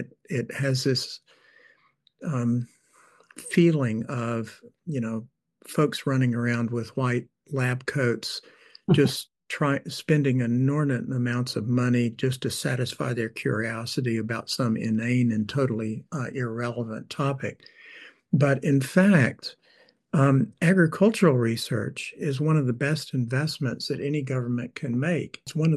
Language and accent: English; Tennessee, United States; it reminded me of what we say down south where I come from Tennessee.